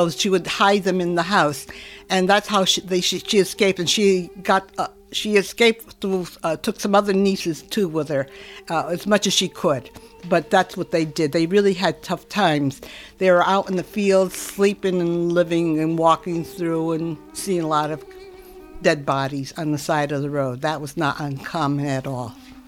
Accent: New Britain, Connecticut, United States; I'm from New Britain, Connecticut.

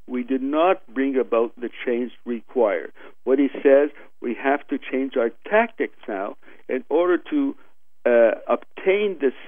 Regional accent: Canada; now in Cuba; as a Canadian living in Cuba, spending much time there

